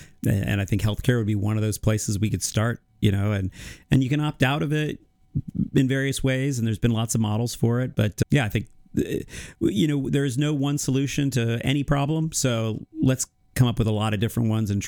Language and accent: English; Iowa, United States; I mean, I'm from Iowa. Would I be here otherwise? I don't know. Probably not. But I left, trained in Utah, and I'm like, well, I kind of like Iowa. I'm going to come back.